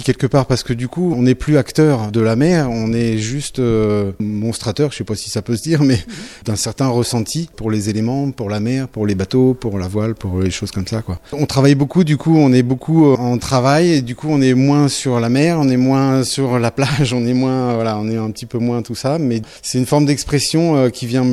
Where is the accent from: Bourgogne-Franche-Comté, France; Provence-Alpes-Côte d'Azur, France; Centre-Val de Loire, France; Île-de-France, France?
Île-de-France, France; Paris; quand on est parisien, on est un petit peu de partout et de nulle part.